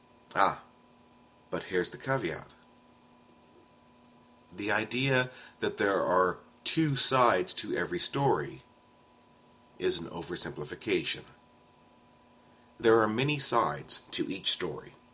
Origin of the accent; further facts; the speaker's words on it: San Antonio, Texas, United States; I remember growing up in San Antonio, there was the Express and the Light.